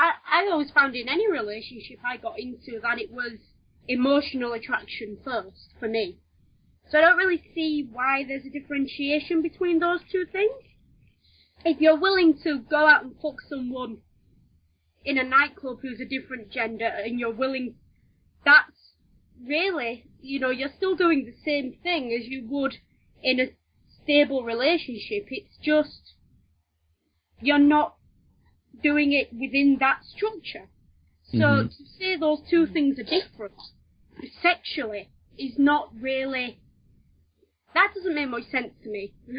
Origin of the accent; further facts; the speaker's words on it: the north of England, United Kingdom; It's my accent. I'm terrible. I'm sorry. I'm from the north of England and I forget sometimes that people just can't understand me.